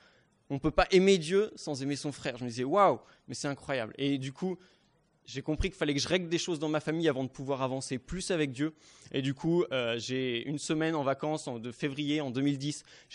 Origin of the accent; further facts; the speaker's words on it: Normandy, France; donc je viens de Normandie, donc j'ai grandi en Normandie, donc j'ai fait une première école de commerce en Normandie aussi.